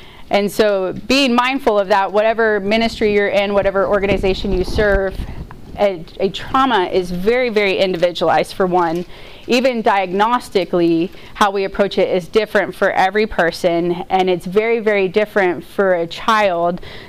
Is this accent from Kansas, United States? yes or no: yes; Kansas, United States; So for me, I'm from Kansas, so I've been driving for a really, really long time, legally and illegally.